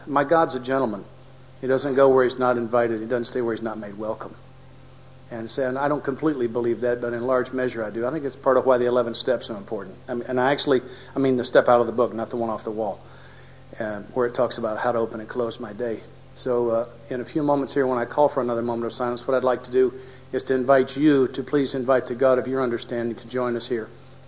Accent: Nashville, Tennessee, United States; And I'm from Nashville, Tennessee.

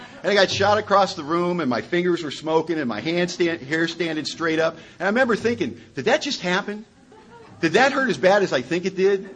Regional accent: Hollywood, California, United States; born there; And I'll tell you, I was born in Hollywood, California.

